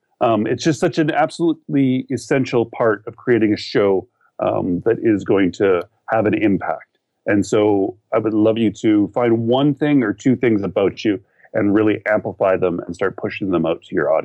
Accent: Canada; me being that Canadian from up in the north in the snow.

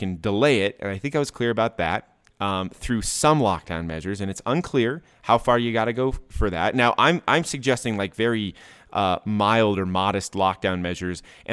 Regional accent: Colorado, United States; when I grew up in Colorado, I was right on the kind of on the tail end of the foothills, right? You know, it was close enough to drive to a Starbucks, but I had mountains behind my parents' house. It was kind of a cool place to grow up.

